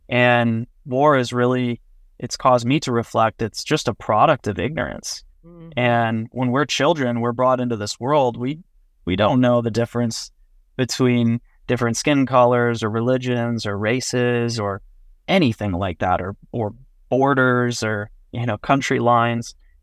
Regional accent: United States; Because I grew up in America.

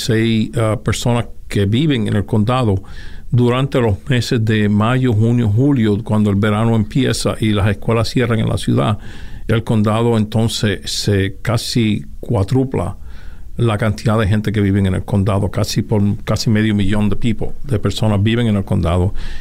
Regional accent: Ponce, Puerto Rico; also born or lived in Utuado; Vine de Puerto Rico. Uh-huh. Yo nací en Puerto Rico, nací en el pueblo de Utuado. Me crié en Ponce, donde atendí a la Academia Santa María en Ponce. Después me gradué de la Universidad Católica de Ponce

